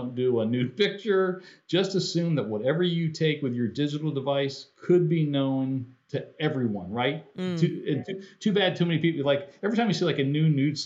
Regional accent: United States; maybe it's because I'm American, but I'm a proud American.

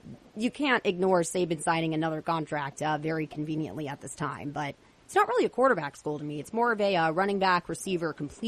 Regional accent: California, United States; I mean, I grew up in the Bay Area, so high school sports were paramount because I was neighbors with Sarah High School, home of Tom Brady and Barry Bonds.

